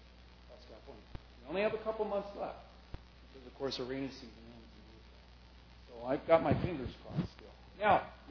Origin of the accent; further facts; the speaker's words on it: Santa Ana, California, United States; It was 95 degrees in my hometown of Santa Ana today